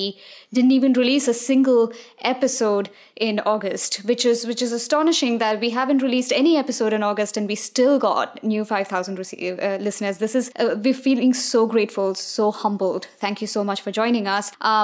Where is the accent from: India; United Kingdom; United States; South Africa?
India; I was born and raised in India. I moved around quite a bit in India.